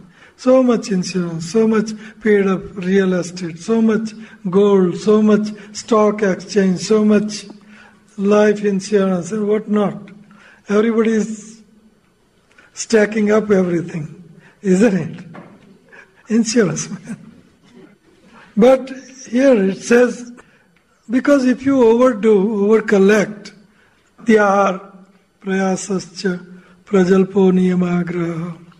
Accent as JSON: {"language": "English", "town": "Durban", "region": "KwaZulu-Natal", "country": "South Africa", "said": "I'm coming from Durban, you know, kheer and rasgullas."}